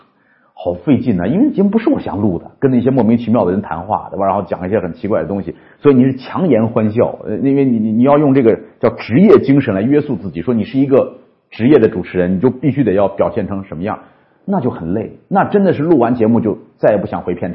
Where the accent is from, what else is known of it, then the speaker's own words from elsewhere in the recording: China; 各位，你知道我们中国人研究